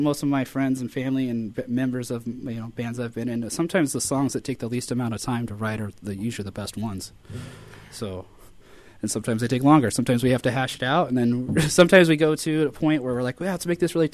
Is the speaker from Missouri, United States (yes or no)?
no; Colorado, United States; now in Florida, United States; But I'm from Colorado originally, and it reached out even there.